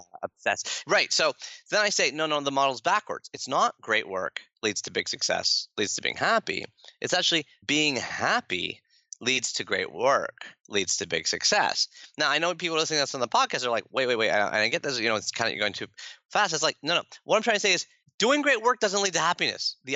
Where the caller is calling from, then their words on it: Toronto, Ontario, Canada; I'm in Toronto, Ontario, Canada, North America, Western Hemisphere.